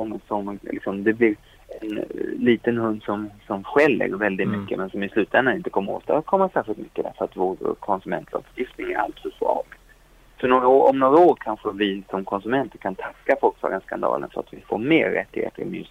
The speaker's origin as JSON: {"language": "Swedish", "country": "Sweden"}